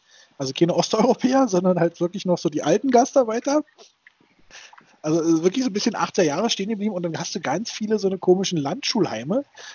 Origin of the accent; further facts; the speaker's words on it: Berlin, Germany; aber das tut man als Berliner ja immer, wenn man die Stadt verlässt.